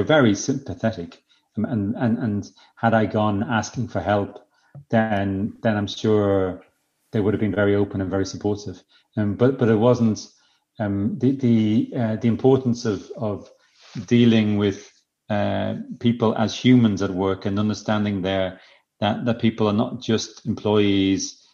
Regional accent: Ireland; As an Irish Catholic, I feel guilty for everything

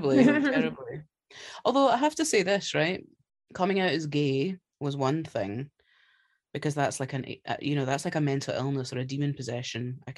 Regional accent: Scotland, United Kingdom; Which is firstly offensive because I'm Scottish.

